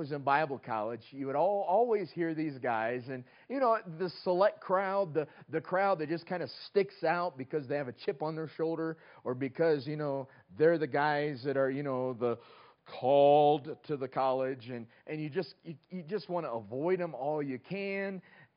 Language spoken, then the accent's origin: English; North Carolina, United States; I'm from the North Carolina coast